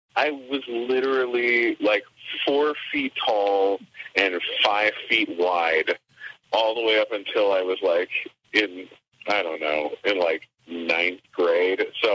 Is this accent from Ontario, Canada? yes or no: yes; Mississauga, Ontario, Canada; Like, I was born in Mississauga and lived there as a kid.